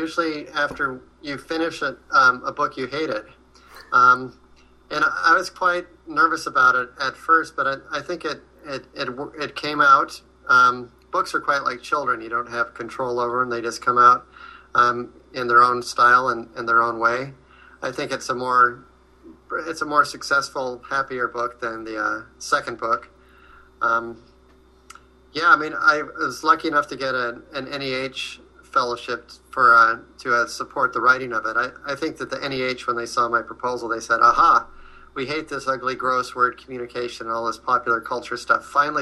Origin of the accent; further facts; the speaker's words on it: Salt Lake City, Utah, United States; born there; also born or lived in Baltimore / Alexandria; Well, I was born in Salt Lake City in 1958, the first child of … My dad was in med school and graduated in 1960 and moved to Baltimore